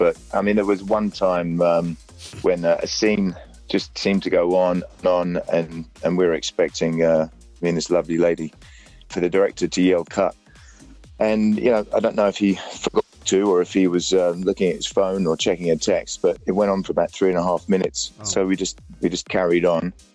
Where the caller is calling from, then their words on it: Atlanta, Georgia, United States; Oh, I'm calling from Atlanta, Georgia.